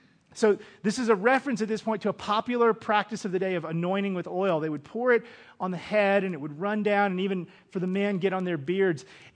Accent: the South, United States; Growing up in the South, we always just counted rainfall.

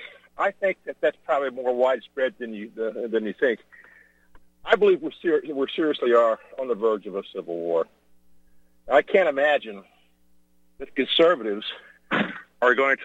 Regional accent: Louisiana, United States; reminds me exactly of what I remember from growing up in Louisiana.

